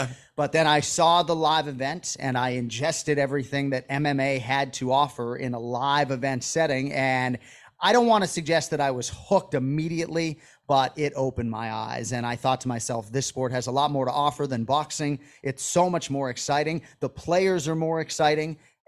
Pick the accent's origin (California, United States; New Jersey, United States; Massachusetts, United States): Massachusetts, United States; Boston; But I grew up in Boston, Massachusetts, in and around the Metro West Pocket, rabid sports town.